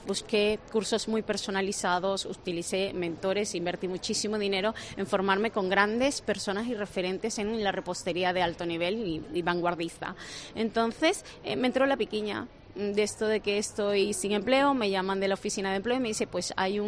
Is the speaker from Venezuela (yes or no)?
yes; Venezuela; now in Spain; estar en un país como España, yo siendo venezolana